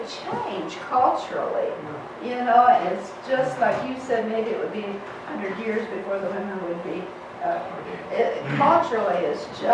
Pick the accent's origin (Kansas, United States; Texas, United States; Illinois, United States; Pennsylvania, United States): Texas, United States; Dallas; she found out I was from Dallas, Texas